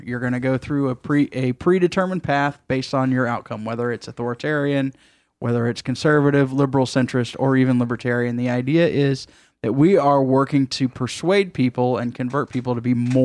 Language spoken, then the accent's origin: English; Atlanta, Georgia, United States; I am from Atlanta.